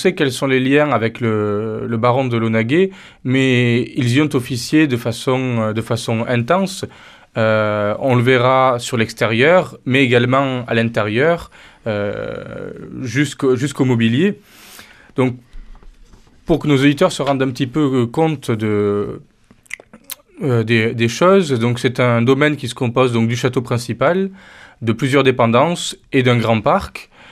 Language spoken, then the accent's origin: French; Hauts-de-France, France; Ah, je suis du Nord.